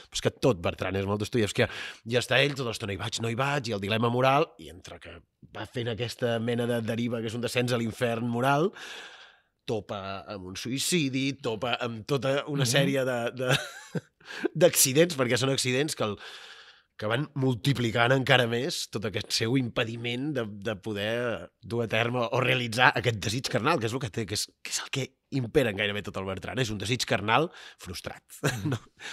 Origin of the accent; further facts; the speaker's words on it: Vic, Catalonia, Spain; També sóc de Vic, saps?